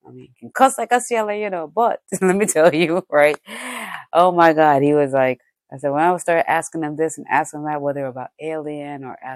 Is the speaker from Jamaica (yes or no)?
yes; Jamaica; And I'm originally from Jamaica, so when you're from the Caribbean, they say, oh, chat the dopey, play with dopey.